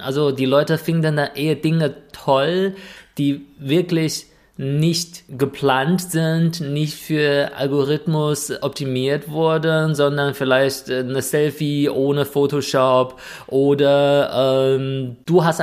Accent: China; ich als Chinese, wenn ich langsam 35 werde

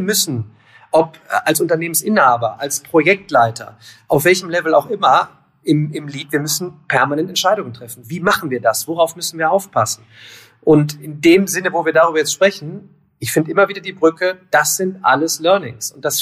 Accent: North Rhine-Westphalia, Germany; Und ich komme aus Remscheid-Solingen-Wuppertal, Bergisches Städtedreieck.

